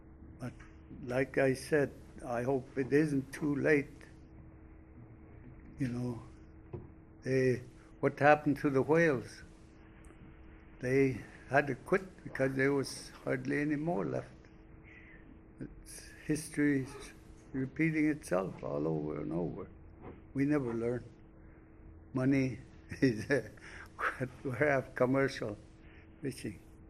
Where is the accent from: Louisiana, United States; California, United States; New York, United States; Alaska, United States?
Alaska, United States; Bethel; And I was born and raised here in Bethel, lived all my life